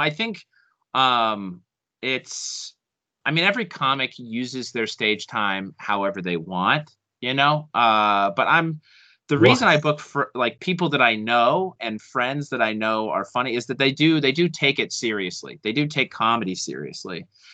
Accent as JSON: {"language": "English", "region": "Utah", "country": "United States", "tie": "born or raised there", "said": "I was raised in Utah. So I say I'm from Utah."}